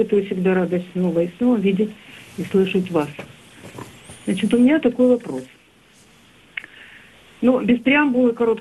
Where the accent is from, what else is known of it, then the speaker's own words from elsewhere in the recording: Belarus; я из Белоруссии